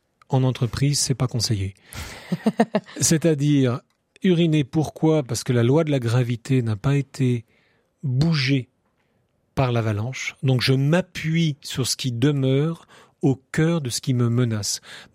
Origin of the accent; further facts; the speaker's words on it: Auvergne-Rhône-Alpes, France; moi je suis de Haute-Savoie